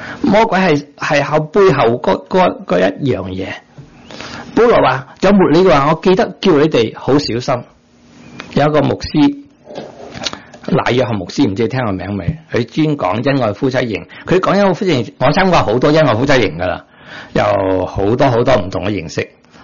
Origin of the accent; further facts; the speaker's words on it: Guangdong, China; 唔系我广东人嗰啲狐狸啊